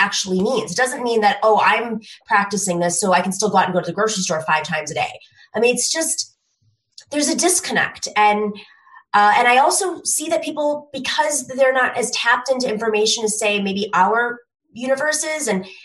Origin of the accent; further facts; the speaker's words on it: New York, United States; now in Arizona, United States; And that's how I feel when I come from New York coming to Arizona